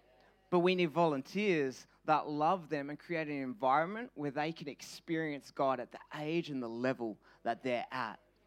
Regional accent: Perth, Western Australia, Australia; moved away as an adult; now in Melbourne, Australia; Perth is actually home for me. I was born in Perth. I grew up in Perth. At 21, I moved across to Melbourne reluctantly

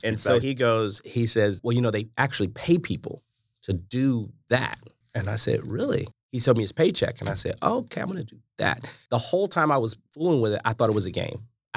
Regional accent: St. Louis, Missouri, United States; We lived in St. Louis. We grew up in St. Louis.

